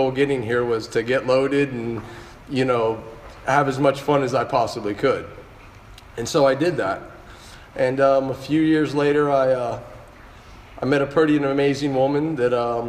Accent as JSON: {"language": "English", "country": "Panama", "tie": "born or raised there", "said": "I ended up growing up in another country. I grew up in Panama, where the age of drinking, there really wasn't any age of drinking."}